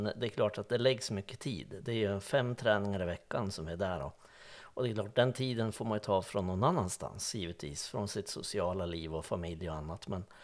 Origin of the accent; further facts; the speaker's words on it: Vemdalen, Jämtland County, Sweden; Jag tror att man har fostrat sig det lite grann från Vemdalen där jag är uppvuxen